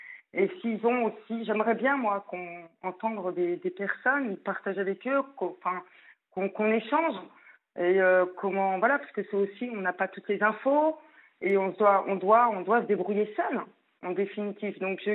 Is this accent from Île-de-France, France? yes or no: no; Centre-Val de Loire, France; now in Rouen, France; je viens de la Touraine. Voilà. Et je me suis installée à Rouen, puisque j'ai de la famille